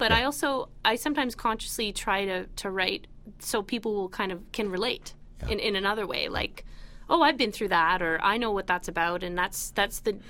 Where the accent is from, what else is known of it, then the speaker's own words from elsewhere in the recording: Calgary, Alberta, Canada; now in Toronto, Canada; I'm originally from Calgary, Alberta